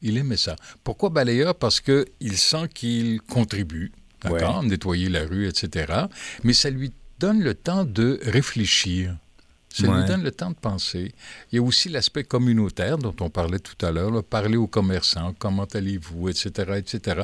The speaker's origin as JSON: {"language": "French", "town": "Ottawa", "region": "Ontario", "country": "Canada", "tie": "born or raised there", "said": "je me rappelle, quand j'étais jeune à Ottawa"}